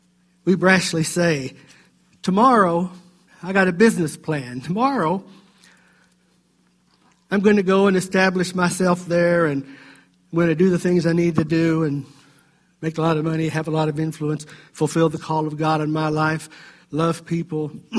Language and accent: English; the South, United States; In the old days, growing up in the South